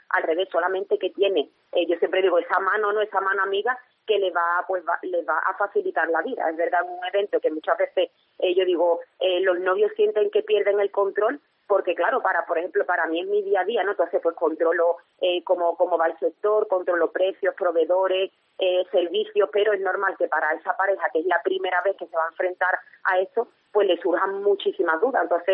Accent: Cádiz, Andalusia, Spain; Por supuesto, Cádiz, bueno, como gaditana, que hago, yo estoy orgullosa de ser gaditana.

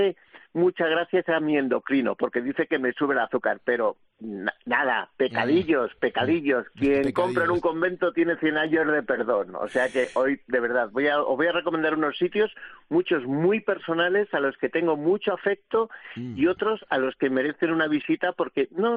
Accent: Villacastín, Castile and León, Spain; en mi pueblo, Villacastín, Segovia, que todos pasamos por la carretera a La Coruña

